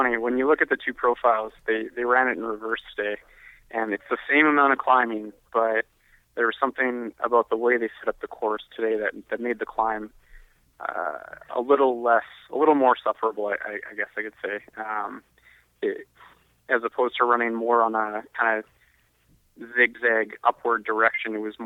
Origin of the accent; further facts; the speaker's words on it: Canada; I mean, they welcome you with open arms